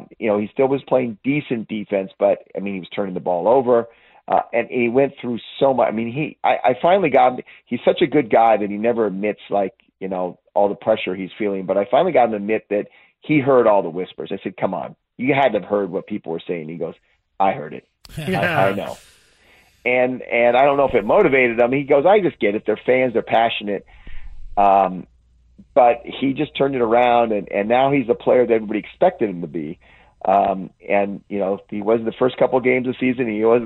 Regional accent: California, United States; I grew up in the Bay Area.

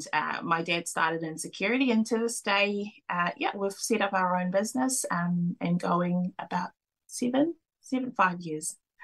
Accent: Auckland, New Zealand; also born or lived in Cook Islands; I was born in the Cook Islands and then moved to New Zealand with both my parents, and we settled out here in West Auckland, which is my home. I still live in West Auckland. I still live in Rānui to this day

